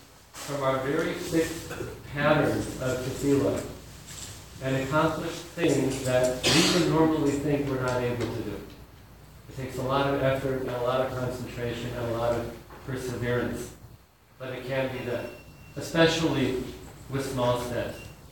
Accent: Denver, Colorado, United States; I grew up in Denver, Colorado. My father was a rabbi there.

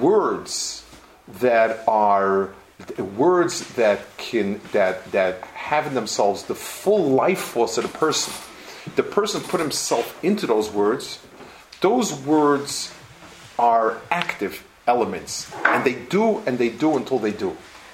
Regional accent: Italy; I grew up in Italy. I feel Italian.

